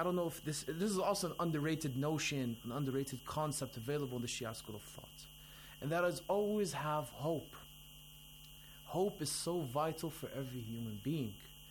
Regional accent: Lebanon; especially in Syria, Yemen, Afghanistan, Lebanon, my home country.

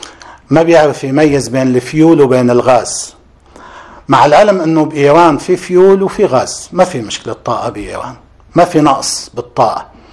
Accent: Lebanon; لكن هذا النائب الجهبذ عندنا في لبنان

